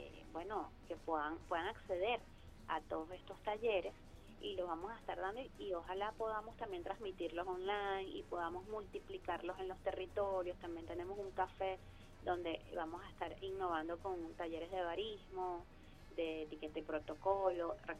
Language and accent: Spanish; Venezuela; la cultura del trabajo, que es la que siempre nos ha caracterizado como venezolanos y venezolanas